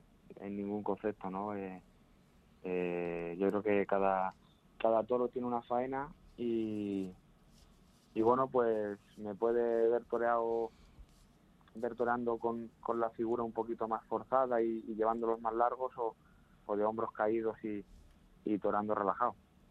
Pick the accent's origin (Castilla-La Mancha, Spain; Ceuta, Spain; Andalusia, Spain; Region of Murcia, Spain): Castilla-La Mancha, Spain; Pepino; aquí yo soy de Pepino